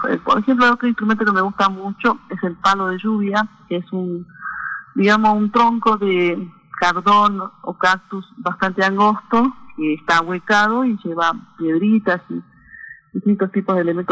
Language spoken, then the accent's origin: Spanish; Iruya, Salta, Argentina; born there; now in Tilcara, Argentina; Sí, en Iruya, en la finca Santiago, y queda en el departamento de Iruya, provincia de Salta.